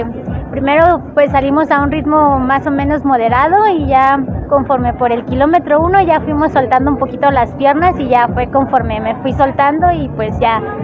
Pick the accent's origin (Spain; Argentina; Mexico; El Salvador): Mexico; Ixtapaluca, State of Mexico; Soy del Estado de México, de Ixtapaluca.